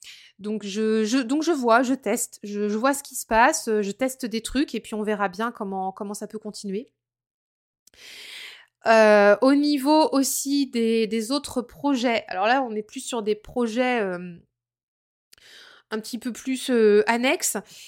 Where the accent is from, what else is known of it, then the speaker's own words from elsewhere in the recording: Brittany, France; On est beaucoup de Bretons, ouais, les Bretons en force.